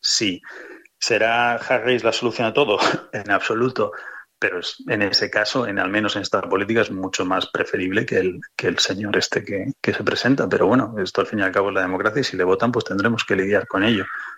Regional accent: Spain; accent: Spanish; yo, como entiendes, mi acento es español

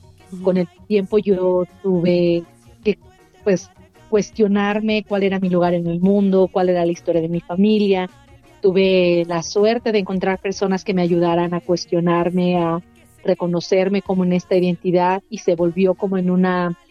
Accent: Oaxaca, Mexico; una mujer zapoteca, creciendo en la ciudad, creciendo en la periferia de Oaxaca

